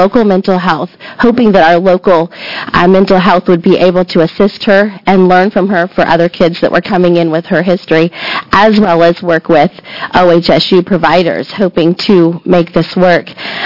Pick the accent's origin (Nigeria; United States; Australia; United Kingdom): United States; Oregon; from Umatilla County.